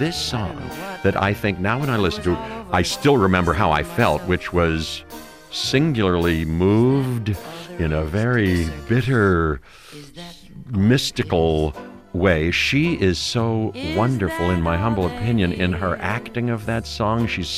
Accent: Pittsburgh, Pennsylvania, United States; I come from Pittsburgh, where … was also from, and I took piano lessons

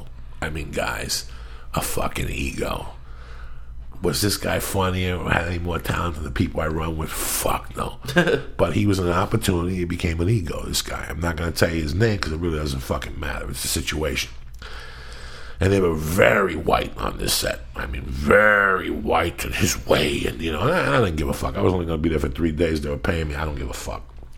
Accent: New Jersey, United States; And I'm like, you know, I'm from Jersey. This is the last fucking thing I want to hear.

